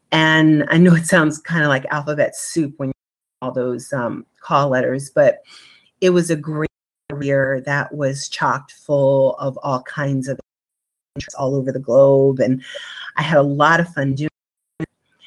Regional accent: New Jersey, United States; I am from South Jersey, southern New Jersey. We don't say Jersey in South Jersey. you say Jersey. Jersey is reserved for the Central and North Jersey folks. I grew up on a farm out there with my mom and my grandparents

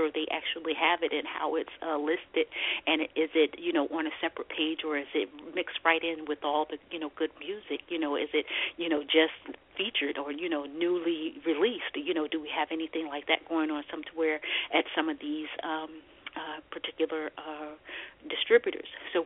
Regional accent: the South, United States; just really enjoy ourselves in the South for a little while and show my son my hometown and get him a chance to understand more about me and my family.

